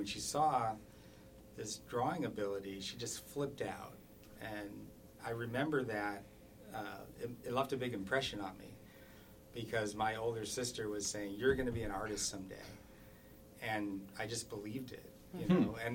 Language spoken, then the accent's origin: English; Detroit, Michigan, United States; I grew up in Detroit, so that was, once I graduated from art school, that was sort of the only option available at the time.